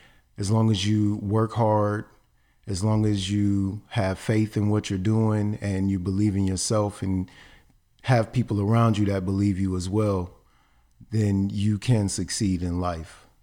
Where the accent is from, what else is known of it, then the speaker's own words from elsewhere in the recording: Cleveland, Ohio, United States; now in Columbus, United States; I am a painter from Cleveland, Ohio, living in Franklinton for just about a year now, and I've been in Columbus for over 20 years.